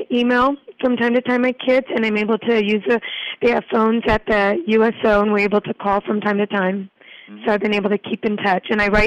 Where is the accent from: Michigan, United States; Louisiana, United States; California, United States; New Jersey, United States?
California, United States; I'm from Los Angeles County in California.